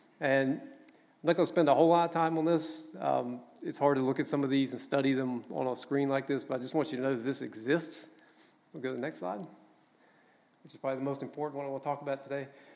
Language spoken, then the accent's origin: English; United States; It's something that I think is hard to recognize as an American. We don't, as Americans, we have lost touch with the culture from which the Bible came from.